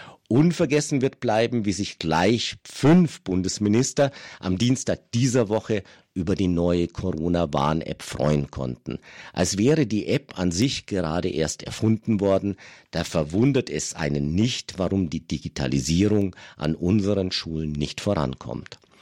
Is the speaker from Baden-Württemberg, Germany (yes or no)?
no; Bad Griesbach im Rottal, Bavaria, Germany; Bad Griesbach im Rottal ist meine Heimat. Der Schäffler-Tanz gehört zu prägenden Ereignissen meiner Kindheit dort.